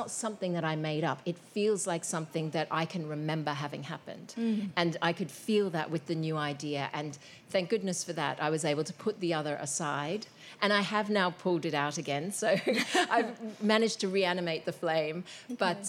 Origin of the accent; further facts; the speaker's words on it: Australia; as an Australian who has written a lot about in settings in the UK